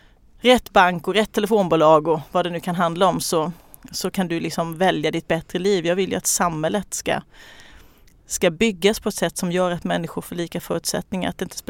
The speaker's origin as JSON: {"language": "Swedish", "town": "Kalmar", "region": "Kalmar County", "country": "Sweden", "tie": "born or raised there", "said": "Nej, men jag bor i Kalmar där jag är född och uppvuxen. Bor tillsammans med min man och våra två barn och vår hund."}